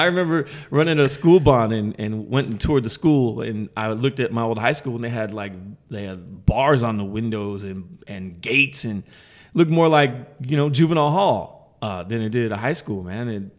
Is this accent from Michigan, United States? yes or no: no; Hayward, California, United States; You know, I grew up in Hayward, man, and there was a guy.